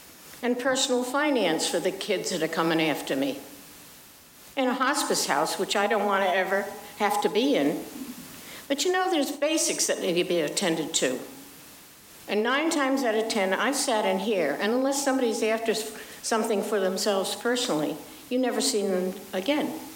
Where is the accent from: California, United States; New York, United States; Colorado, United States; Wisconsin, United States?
New York, United States; And I was talking back to New York today, to the little town that I came from 38 miles from New York City.